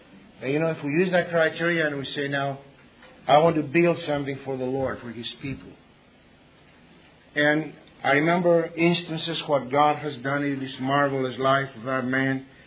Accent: Athens, Attica, Greece; moved away as an adult; now in United States; I was born in Athens, Greece. That's where I finished my college work. And then I went to Southern Cal College in California

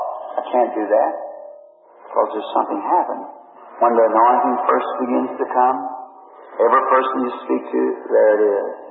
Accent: United States; born there; I'm an American. I was born here in America.

